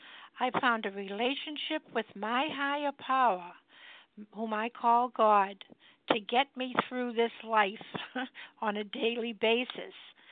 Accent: Massachusetts, United States; I'm from Massachusetts.

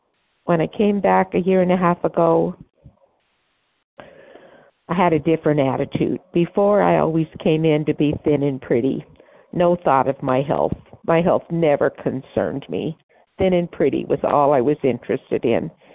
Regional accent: Idaho, United States; from Idaho, a recovering compulsive overeater.

